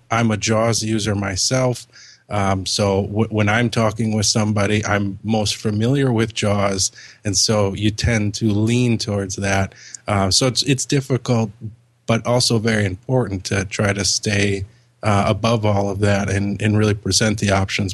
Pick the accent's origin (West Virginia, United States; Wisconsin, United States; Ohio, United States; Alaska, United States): Wisconsin, United States; Milwaukee; Like you mentioned, I'm from Milwaukee, Wisconsin.